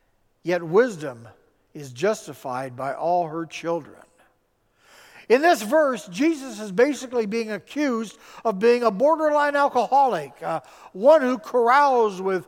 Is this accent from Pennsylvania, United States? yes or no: no; Detroit, Michigan, United States; And you can imagine me growing up in Detroit at that time, how controversial that was.